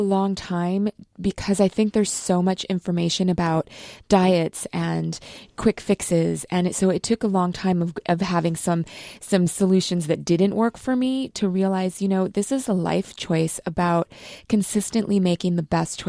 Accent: Minnesota, United States; I grew up in Minnesota, and I didn't always have the best family food culture.

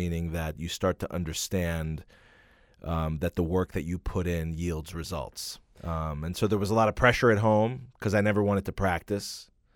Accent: Philadelphia, Pennsylvania, United States; Growing up in Philadelphia, my parents played in the Philadelphia Opera Company.

